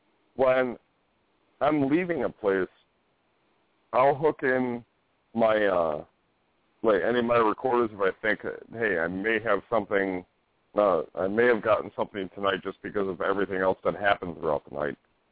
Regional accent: Texas, United States; moved away; since I'm from Texas, anything I see that has to do with Texas, I usually watch.

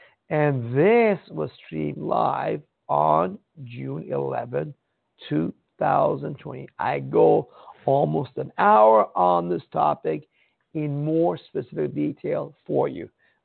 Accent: Iran; now in United States; I come from Iran. You're born in America, right? Well, when I came to America, I thought America was a free country.

